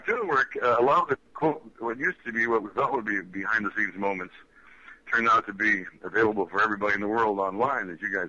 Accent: Pekin, Illinois, United States; I grew up right in the middle of Illinois in a town called Pekin, P-E-K-I-N, which is 12 miles from Peoria

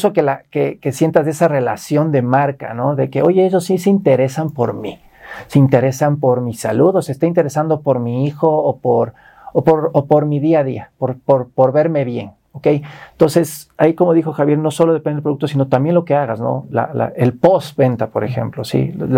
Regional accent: Ecuador; creo que como ecuatorianos también tenemos ese pequeño llamado

